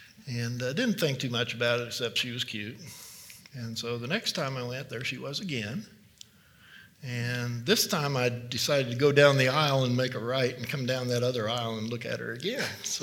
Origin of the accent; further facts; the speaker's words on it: Winfield, Kansas, United States; I was born and raised in Winfield, Kansas. Back in the old days, which was, it wasn't quite a farming community, but my family was from farming communities around central Kansas.